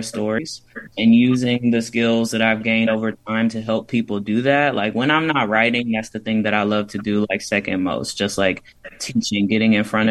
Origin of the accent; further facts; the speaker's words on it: Bible Belt, United States; I grew up in the Bible Belt.